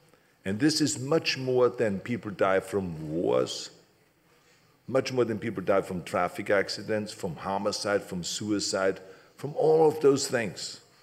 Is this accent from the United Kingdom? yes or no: no; Austria; I grew up in Austria.